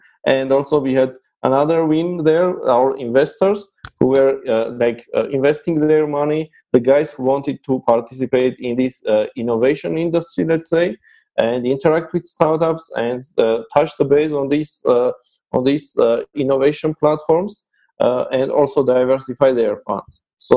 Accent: Yerevan, Armenia; English is a second language; from Armenia, based in Yerevan.

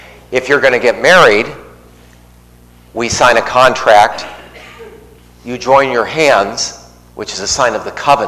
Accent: Los Angeles, California, United States; I'm from Los Angeles, sorry. I didn't grow up with sheep.

